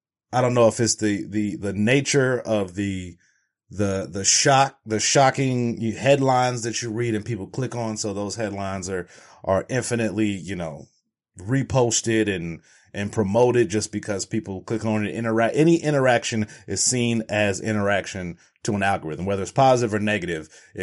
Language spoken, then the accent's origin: English; Cincinnati, Ohio, United States; So, I'm from Cincinnati, Ohio. If you don't know, if you can't tell, shout out to the Bengals.